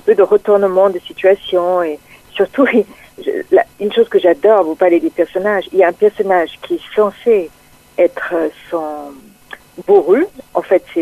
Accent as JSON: {"language": "French", "country": "United States", "second_language": "French", "moved": "yes", "lives_now": "France", "said": "Je suis américaine, mais je vis en France depuis très longtemps."}